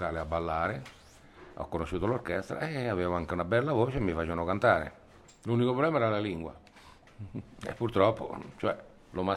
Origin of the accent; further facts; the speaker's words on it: Rome, Lazio, Italy; io sono romano di 7 generazioni